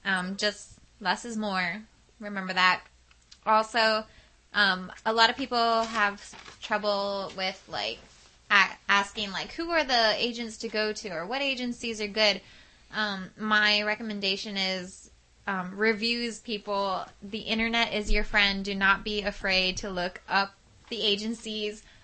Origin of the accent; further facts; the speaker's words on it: El Paso, Texas, United States; born there; I was born in El Paso, and everybody there speaks Spanish and English. But my mother spoke fluent English, like only English in my home, and my grandparents spoke Spanish back and forth to each other whenever they were angry, so I picked up a little bit here and there